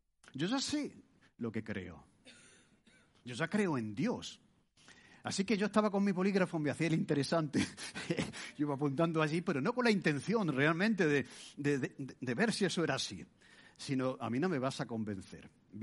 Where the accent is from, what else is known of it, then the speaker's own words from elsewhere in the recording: Martos, Andalusia, Spain; cuando comenzó la iglesia en mi pueblo, pues se comenzó al mismo tiempo una iglesia en un pueblo de al lado. Yo soy de Martos